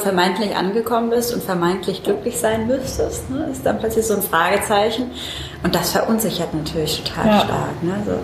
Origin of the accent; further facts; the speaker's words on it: Mannheim, Baden-Württemberg, Germany; ich bin Mannheimerin, deswegen schön, dass du nach Mannheim gekommen bist